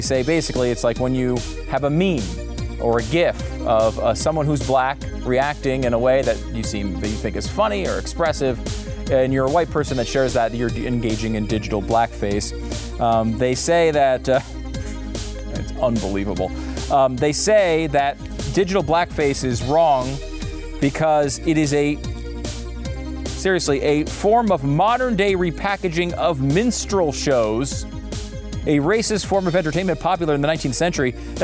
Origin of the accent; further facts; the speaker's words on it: United States; as an American, a lifelong Toronto Blue Jays fan as an American